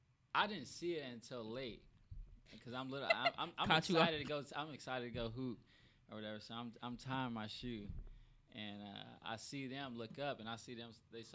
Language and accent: English; Houston, Texas, United States; from Houston.